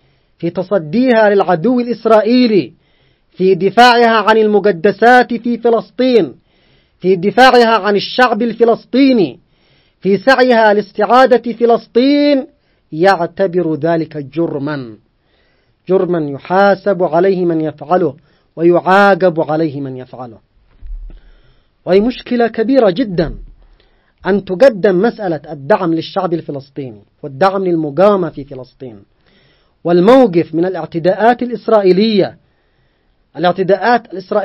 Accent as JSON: {"language": "Arabic", "country": "Yemen", "said": "نحن على مستوى بلدنا اليمن قلنا وأكدنا عبر كل الوسائل"}